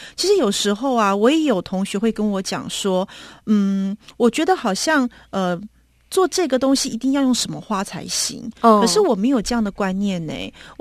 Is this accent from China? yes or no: no; Taiwan; 我说我从台湾来的